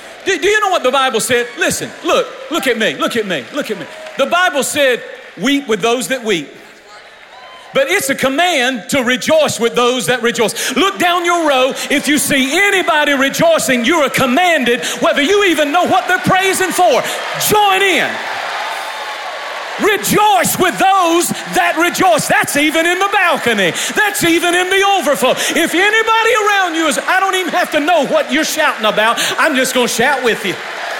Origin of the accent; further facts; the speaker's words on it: North Carolina, United States; I told them in the first service, I'm from North Carolina.